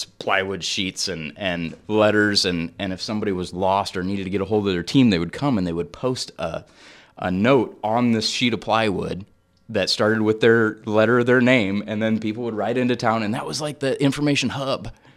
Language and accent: English; Charles City, Iowa, United States; And then they'll say, well, where are you from? And I say, Charles City, Iowa.